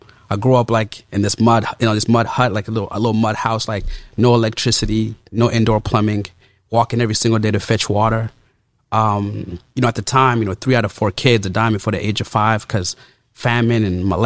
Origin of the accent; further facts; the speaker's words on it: Uganda; But so I'm born and raised in Uganda.